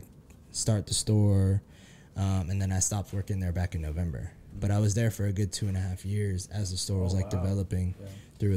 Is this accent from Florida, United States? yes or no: yes; Tampa, Florida, United States; now in Tallahassee, United States; Went to high school in Tampa, and then I came up here to go to FSU.